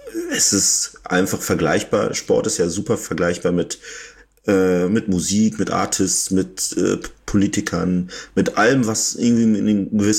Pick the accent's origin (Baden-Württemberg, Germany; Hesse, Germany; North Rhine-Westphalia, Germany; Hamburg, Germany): North Rhine-Westphalia, Germany; also ich bin im Münsterland aufgewachsen. Das ist halt ein recht kleines Kaff